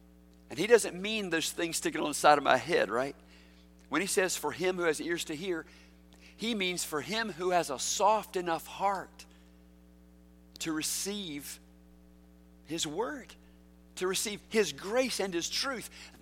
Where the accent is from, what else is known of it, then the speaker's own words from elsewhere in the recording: the South, United States; You know, I was born and reared in the South. You can probably tell from the way I talk.